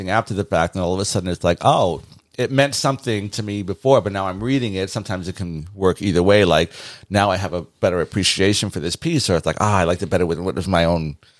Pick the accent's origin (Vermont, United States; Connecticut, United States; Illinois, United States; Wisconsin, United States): Connecticut, United States; Bridgeport; There's a slight hint of culture. There's a slight hint of, you know, this whole urban feel of growing up in Bridgeport